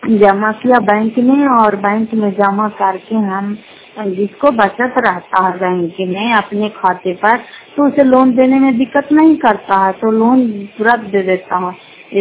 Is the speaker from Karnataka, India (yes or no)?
no; Tejpur, Bihar, India; घर का तेजपुर पंचायत मकरौता जिला नालंदा करापतरा ब्लॉक की निवासी हूँ।